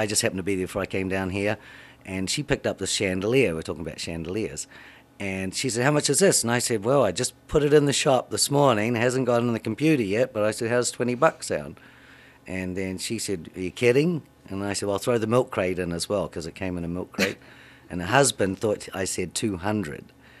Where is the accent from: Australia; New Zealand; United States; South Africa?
New Zealand; Well, I'm being from New Zealand. We've been green since about 1930.